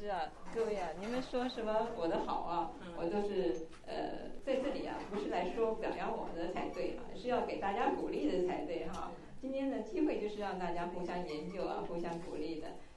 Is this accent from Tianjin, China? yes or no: yes; Tianjin, China; 但是在来到天津呢、啊，是我的故乡